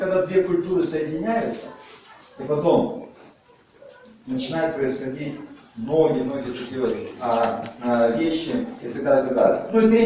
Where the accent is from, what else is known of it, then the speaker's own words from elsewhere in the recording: Zabaykalsky Krai, Russia; я вырос в Забайкалье